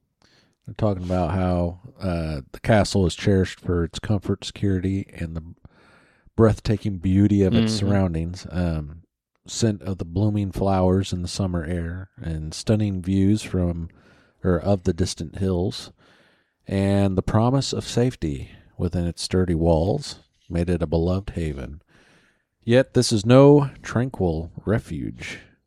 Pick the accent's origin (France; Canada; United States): France; We are from France.